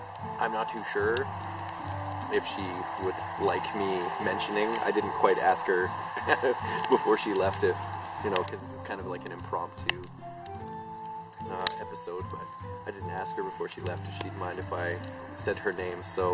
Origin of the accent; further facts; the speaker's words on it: Canada; I would have to say a little bit of being Canadian, the indigenous people here